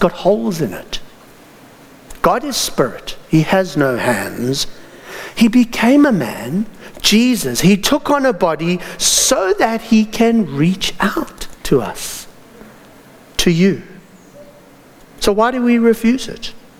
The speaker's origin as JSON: {"language": "English", "country": "South Africa", "said": "sorry, I'm South African, from inland"}